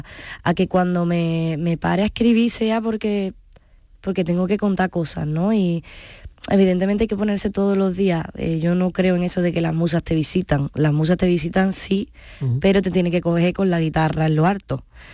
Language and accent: Spanish; Punta Umbría, Andalusia, Spain; en este disco en concreto tiene más peso mi tierra, Punta Umbría.